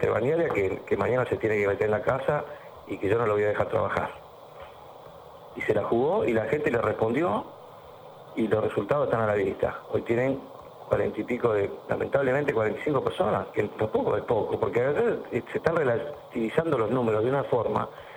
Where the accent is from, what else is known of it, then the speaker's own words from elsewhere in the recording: Argentina; Pero como soy argentino lo puedo decir, sin pelo en la lengua lo digo.